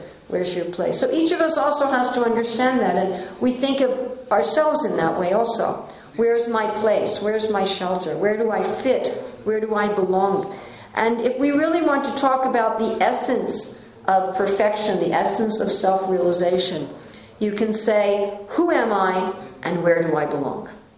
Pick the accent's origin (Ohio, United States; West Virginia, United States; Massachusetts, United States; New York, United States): New York, United States; moved away; And I'd say, well, I'm from New York. Oh, how is it in New York? I said, I haven't lived there for 35 years.